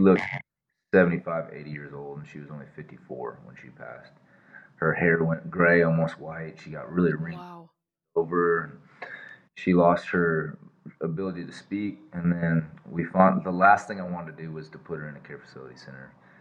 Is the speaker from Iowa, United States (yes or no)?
yes; Iowa, United States; And then I decided to bring her on stage when I was going through my home state of Iowa, opening up for my buddy